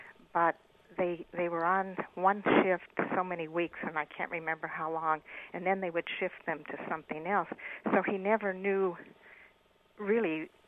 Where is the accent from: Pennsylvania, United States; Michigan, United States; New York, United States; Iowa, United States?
Pennsylvania, United States; I grew up in Pennsylvania. My father was a factory worker and a steel worker, and there were unions there